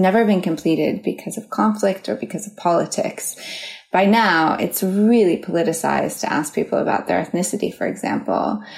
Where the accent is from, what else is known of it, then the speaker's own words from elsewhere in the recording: New York, United States; but I guess, you know, I'm from New York. I mean, that's a melting pot, right?